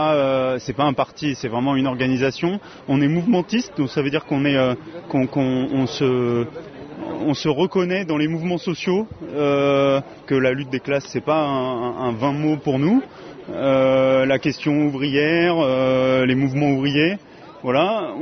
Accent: Île-de-France, France; also born or lived in Douarnenez; now in Marseille, France; je viens de un peu partout. Moi, j'ai grandi en région parisienne. Après, ma famille est originaire de Boulogne-sur-Mer, dans le Pas-de-Calais. Et ces dernières années, j'habitais sur Douarnenez, dans le Finistère. Et je suis à Marseille pour des raisons personnelles depuis fin août.

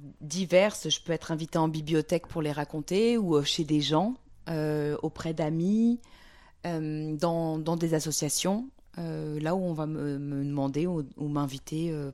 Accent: France; ce qui était mon grand privilège en tant que française et européenne, c'est qu'avec mon passeport français et ma carte de presse, je pouvais passer partout.

